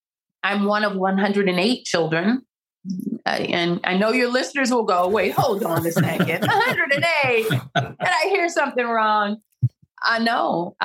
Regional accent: the South, United States; I hope everybody learns it everywhere, but I know we learned it growing up in the South.

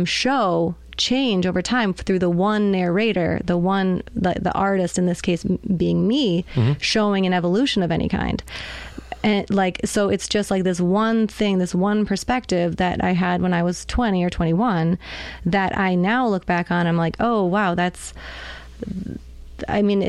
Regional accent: Rochester, New York, United States; I'm from Rochester. Did I say that?

